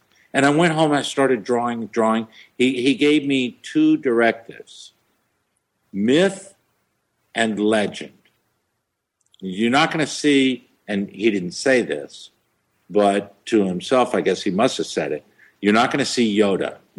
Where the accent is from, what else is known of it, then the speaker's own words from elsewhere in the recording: Houston, Texas, United States; I mean, I'm an artist from Houston, Texas. I love Houston, Texas. I mean, it's my hometown.